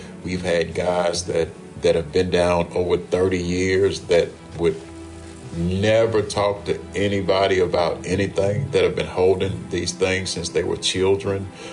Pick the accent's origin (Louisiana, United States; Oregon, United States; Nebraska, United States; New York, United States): Louisiana, United States; Shreveport; I grew up in Shreveport, northern Louisiana. Yeah, I was 34 years old and went to Angola.